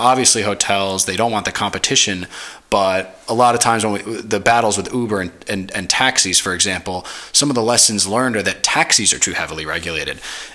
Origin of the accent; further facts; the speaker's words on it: New York City, New York, United States; specifically in New York City, my hometown, you see politicians calling these things illegal hotels